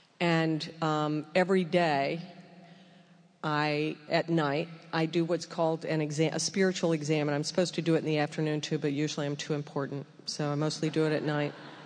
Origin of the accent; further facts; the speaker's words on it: United States; And I was like, well, I'm an American.